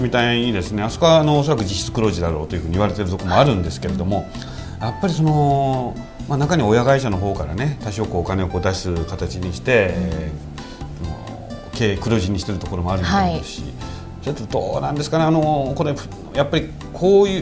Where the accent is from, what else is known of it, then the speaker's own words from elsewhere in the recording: Fukuoka, Japan; やっぱり私地元が福岡なんで、昔野球のチームがなくなった経験があるんですね。